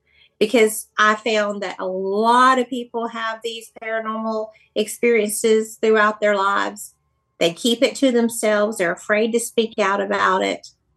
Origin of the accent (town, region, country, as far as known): Birmingham, Alabama, United States; born or raised there